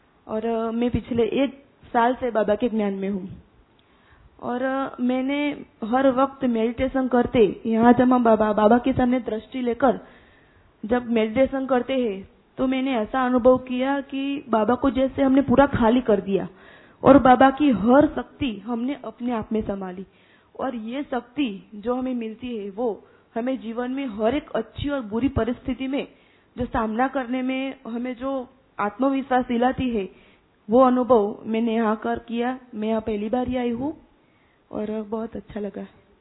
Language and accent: Hindi; Gujarat, India; मैं गुजरात से हूँ और गांधीनगर में देहगाम में रहती हूँ।